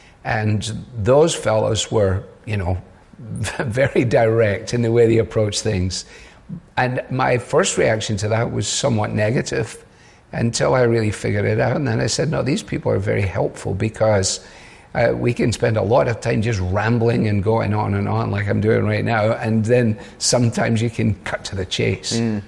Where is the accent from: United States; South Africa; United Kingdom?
United Kingdom; Glasgow, Scotland; I was brought up in Glasgow in an interdenominational mission hall, which had been founded as a result of the evangelistic missions of Moody and Sankey.